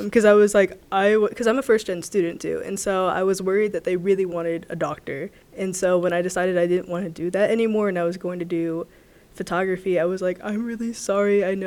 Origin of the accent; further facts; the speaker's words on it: Columbus, Ohio, United States; I am from Columbus.